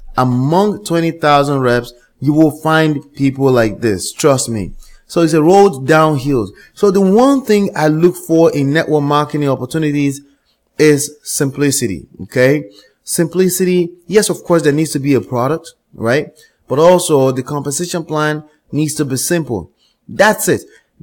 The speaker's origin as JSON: {"language": "English", "country": "Nigeria", "tie": "born or raised there", "also_born_or_lived": "Dallas, Texas, United States", "said": "My heritage personally is from Africa. I was raised in Africa, Nigeria, to be precise, between the ages of 3 and 18. I was born in Dallas, Texas, United States, but I consider myself very African."}